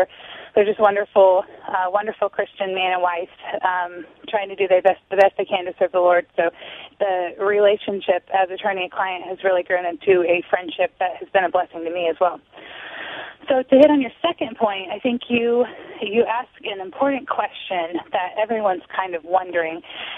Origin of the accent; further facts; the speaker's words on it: Gresham, Oregon, United States; I grew up in the city of Gresham. For my whole life, I grew up in Gresham.